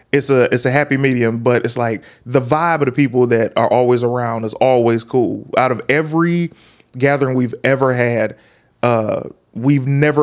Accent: Detroit, Michigan, United States; And also, we're from Detroit.

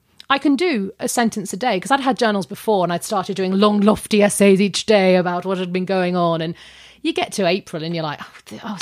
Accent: United Kingdom; because I'm British and we put washing outside to dry

